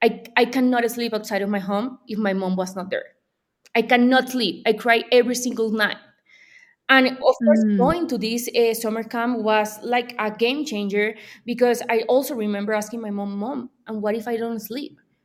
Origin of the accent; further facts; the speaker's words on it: Santa Marta, Magdalena, Colombia; So I'm from Santa Marta, Colombia. That's a little town in the Caribbean Sea. So I'm super a tropical girl.